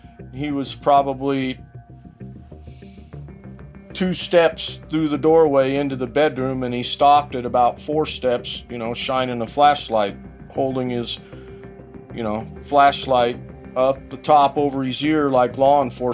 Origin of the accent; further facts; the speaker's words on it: United States; I'm just a guy. I'm all American.